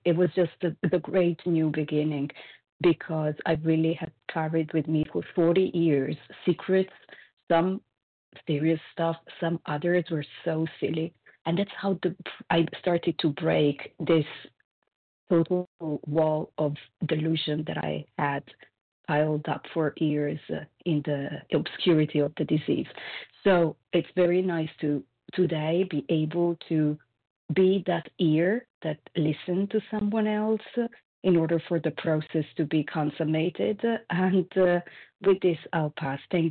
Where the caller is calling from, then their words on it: California, United States; I'm calling from California.